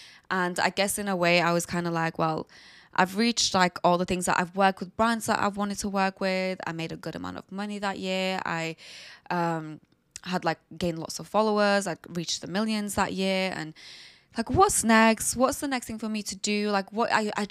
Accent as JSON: {"language": "English", "town": "Duhok", "region": "Kurdistan Region", "country": "Iraq", "said": "And especially coming from a small town, Duhok. Like, I'm from Duhok. I'm not from Slemani or Hewlett, which are like very big cities in Kurdistan. I'm kind of like from a place that's a little bit more traditional."}